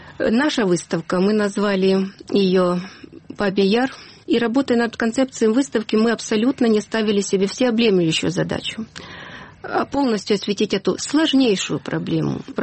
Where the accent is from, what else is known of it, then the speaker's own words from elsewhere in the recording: Kyiv, Ukraine; А я киевлянка. Отец мой киевлянин.